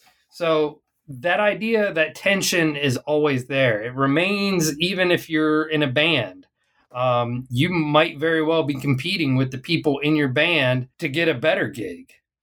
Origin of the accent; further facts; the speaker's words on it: Virginia, United States; I grew up in Virginia, and we would go up to New York where he grew up.